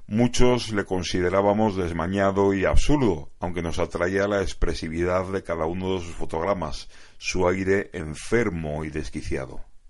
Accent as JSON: {"language": "Spanish", "country": "Spain", "said": "nosotros como mediterráneos, que hablo como español"}